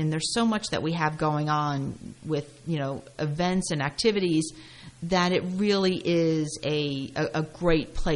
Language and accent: English; Clinton, United States; I grew up in Clinton. I left for a while, but the minute I had my kids, it was time to go home.